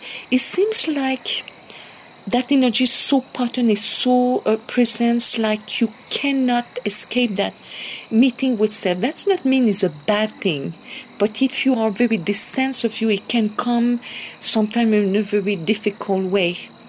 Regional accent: Montreal, Quebec, Canada; first language French; English is a second language; In French, because I'm French speaking from Montreal

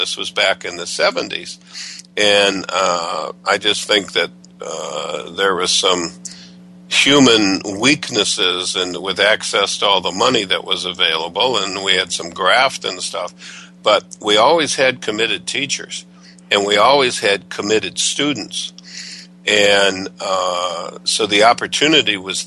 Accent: Detroit, Michigan, United States; I was raised in Detroit. And when I was there, I went to the Detroit Public Schools

